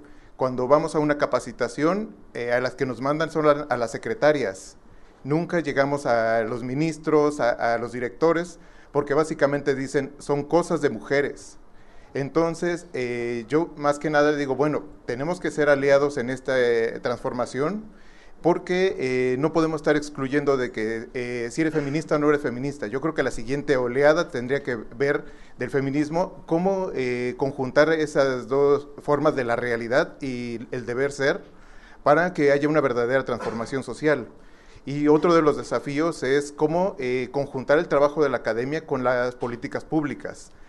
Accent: Mexico City, Mexico; yo vengo de la Ciudad de México

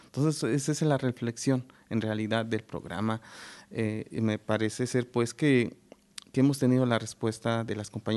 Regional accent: Oaxaca, Mexico; now in Puebla, Mexico; yo soy originario de Oaxaca, tengo 17 años que llegué a Puebla.

